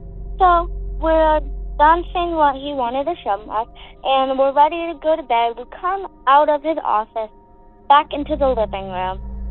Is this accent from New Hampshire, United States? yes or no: no; Colorado Springs, Colorado, United States; I'm from Colorado Springs, Colorado.